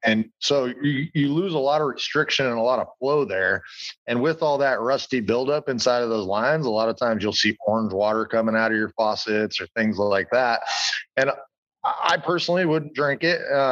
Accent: Hawaii, United States; I was from Hawaii, right?

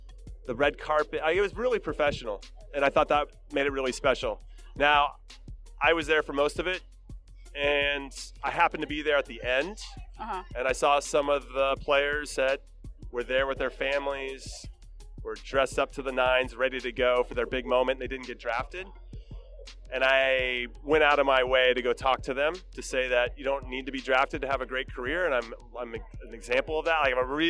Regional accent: Temple City, California, United States; I am from Temple City, California.

